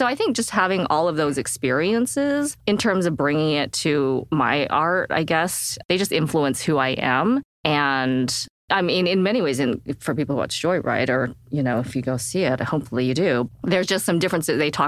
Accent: Utah, United States; I was born and raised in Utah. It's a very, like, growing up, it's a great place.

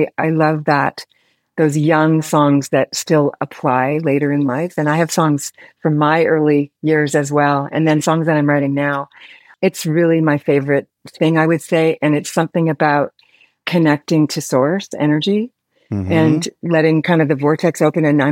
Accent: Toronto, Ontario, Canada; also born or lived in Los Angeles; So I'm from Canada, came here in my 20s.

